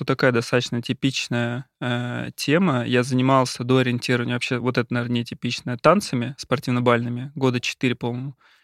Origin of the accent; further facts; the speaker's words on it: Ramenskoye, Moscow Oblast, Russia; ну я же из Раменска